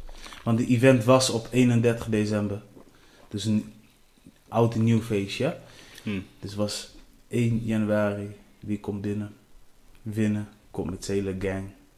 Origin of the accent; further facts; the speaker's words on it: Delfzijl, Groningen, Netherlands; in Groningen, want ik kom uit Delfzijl, hè?